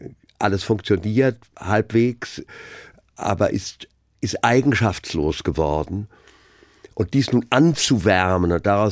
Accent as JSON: {"language": "German", "town": "Frankfurt", "region": "Hesse", "country": "Germany", "tie": "born or raised there", "said": "Ich bin in Frankfurt geboren, ich bin hier einfach leben geblieben und auch nicht ohne Grund."}